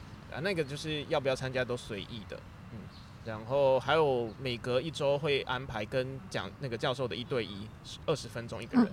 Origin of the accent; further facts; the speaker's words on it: Taiwan; 对，啊，只有我一个台湾人。